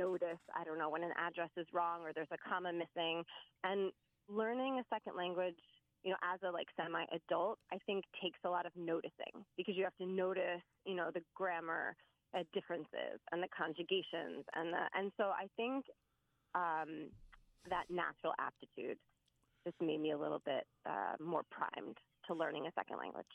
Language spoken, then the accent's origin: English; New Jersey, United States; I grew up in New Jersey